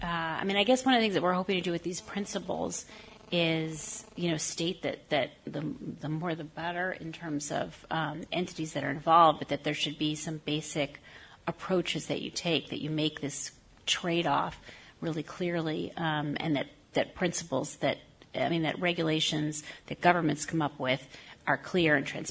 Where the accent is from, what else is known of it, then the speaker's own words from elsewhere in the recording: New York, United States; I'm from New York, so I speak quickly.